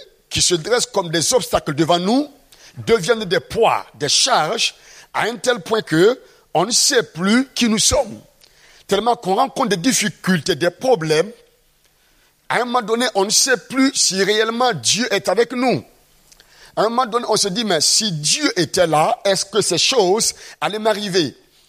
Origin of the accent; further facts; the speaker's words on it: Burkina Faso; Je suis originaire du Burkina Faso. Et je suis pasteur dans une église Assemblée de Dieu dans la ville qu'on appelle Ouagadougou.